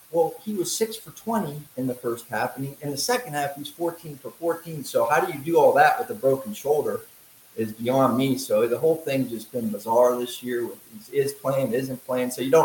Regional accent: Youngstown, Ohio, United States; Yeah, so born and raised in Youngstown, Ohio, Northeast Ohio, in the funeral business here.

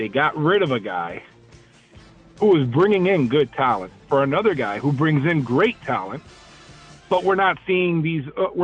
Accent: Miami, Florida, United States; As a former resident of Miami, you know, that is my hometown, immortalizing the U

